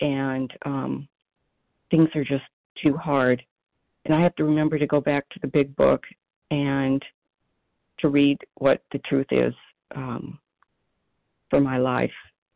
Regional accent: Philadelphia, Pennsylvania, United States; I'm from Philadelphia.

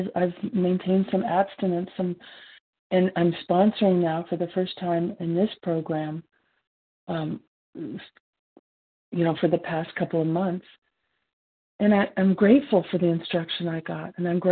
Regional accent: California, United States; Yes, this is … from California.

